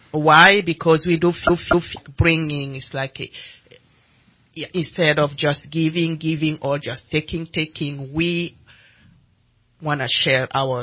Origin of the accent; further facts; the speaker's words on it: Burkina Faso; Yes, I am from Burkina Faso.